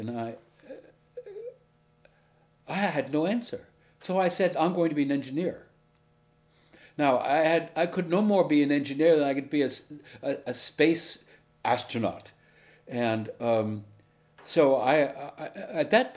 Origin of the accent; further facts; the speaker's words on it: Paterson, New Jersey, United States; I was born in January 29th, 1934, in Paterson, New Jersey.